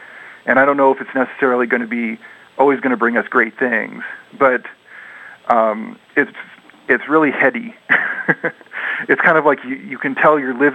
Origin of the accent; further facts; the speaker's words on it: Omaha, Nebraska, United States; I guess from a young age, I grew up in Omaha, which back then was not very cool.